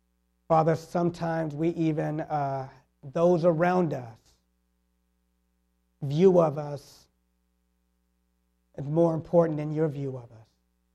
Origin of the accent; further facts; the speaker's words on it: Washington, District of Columbia, United States; I'm from Washington, D.C. And some of my friends growing up